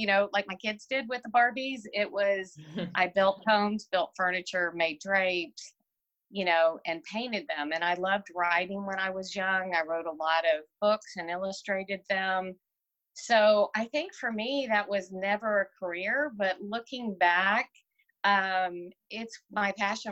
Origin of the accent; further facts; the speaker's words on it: Houston, Texas, United States; also born or lived in Germany; now in Griffin, United States; And my husband's like, you've been in Houston since you were 12. I think you're a Houstonian.